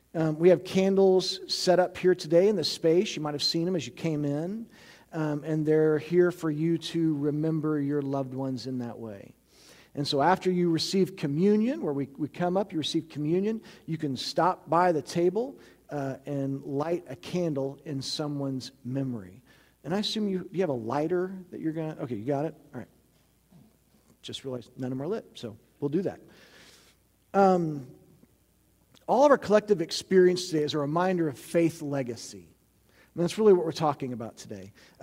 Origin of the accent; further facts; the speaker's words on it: Missouri, United States; I grew up in Missouri, and so I wasn't around any of my extended family much. Texas, Oklahoma, that's where they all were.